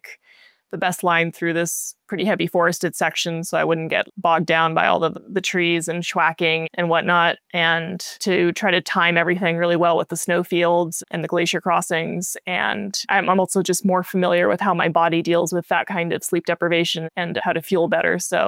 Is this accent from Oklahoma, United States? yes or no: no; Jackson, Wyoming, United States; Well, I'm from Jackson, Wyoming. So the Wind Rivers are my neighbor mountain range here.